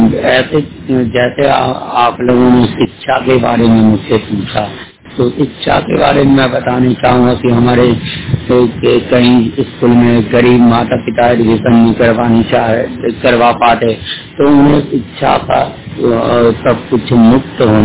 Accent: New Delhi, Delhi, India; मैं न्यू दिल्ली से हूँ

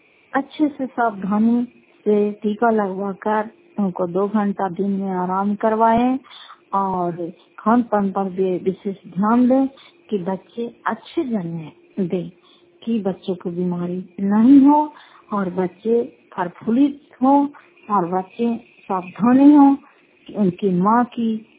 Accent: Fatehpur, Bihar, India; घर फतेहपुर जिला नालंदा की निवासी हूँ

